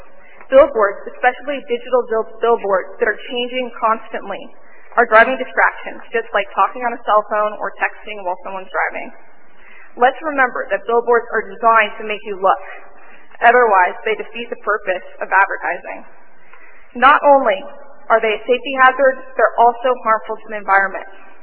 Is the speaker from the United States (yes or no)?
yes; Dallas, Texas, United States; I was born and raised here in Dallas and plan on staying here